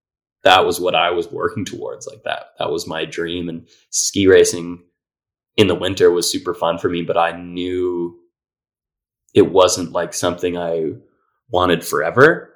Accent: Ontario, Canada; the city I grew up in, or little town I grew up in Ontario.

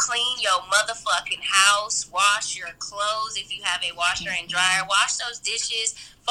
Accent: Houston, Texas, United States; also born or lived in Los Angeles; I'm from Houston by the way of LA.

